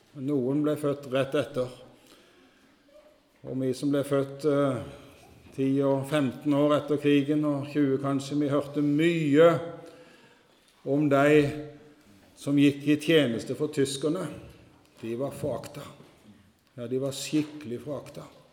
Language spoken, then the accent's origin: Norwegian; Flekkerøya, Agder, Norway; Jeg husker en predikant hjemme på Flekkerøya en gang